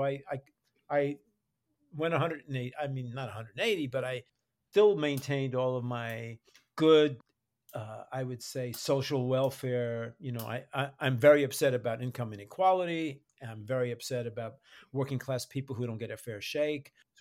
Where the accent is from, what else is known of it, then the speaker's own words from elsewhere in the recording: Newark, New Jersey, United States; born there; I am a Jewish guy. I was born in Newark, New Jersey, way back, maybe the last white guy at a Newark. It was a tough neighborhood.